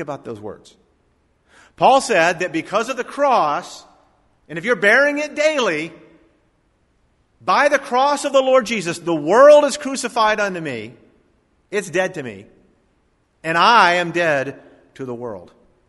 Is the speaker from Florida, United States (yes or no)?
yes; Jupiter, Florida, United States; My brother worked here in Jupiter in high school. My dad worked here for many years back when I was in high school here. And this is my hometown.